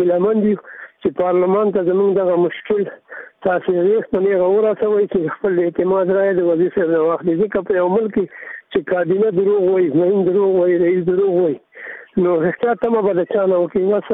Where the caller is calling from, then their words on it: Laghman, Afghanistan; زه د لغمان ولایت نه یو ښوونکی تاسو سره